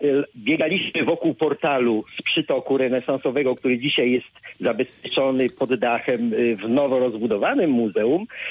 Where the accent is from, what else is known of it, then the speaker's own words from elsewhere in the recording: Zielona Góra, Lubusz Voivodeship, Poland; Muszę powiedzieć, że jestem rodowitym zielonogórzaninem. Urodziłem się tutaj przy Alei Niepodległości, w nieistniejącym już dzisiaj szpitalu położniczym. Całe praktycznie swoje życie, dzieciństwo spędziłem przy dzisiejszej ulicy